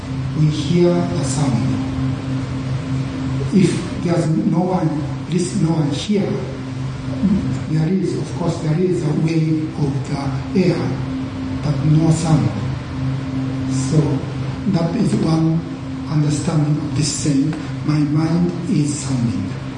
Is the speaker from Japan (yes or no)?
yes; Japan; first language Japanese; English is a second language; I was born in Japan and educated in Japan, so I think using Japanese language.